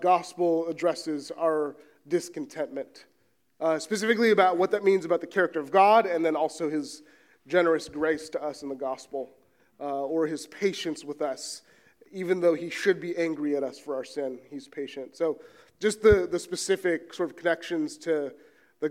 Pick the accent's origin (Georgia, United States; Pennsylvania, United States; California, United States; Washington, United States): California, United States; San Francisco; We're both from San Francisco, and we have 4 little ones.